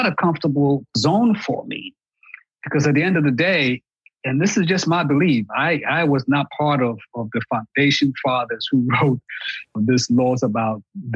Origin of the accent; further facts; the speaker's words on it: Ghana; when I was a kid growing up in Ghana, I felt like I was bullied to think that I was ugly.